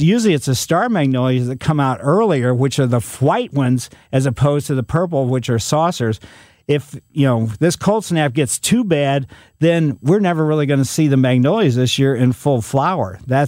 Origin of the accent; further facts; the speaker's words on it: Ellisville, United States; growing up in Ellisville, our yard was filled with this.